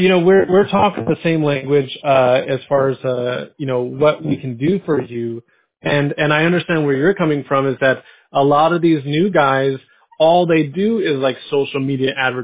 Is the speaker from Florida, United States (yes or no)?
no; San Diego, California, United States; When I grew up in San Diego and I drove up to Northern California to go to school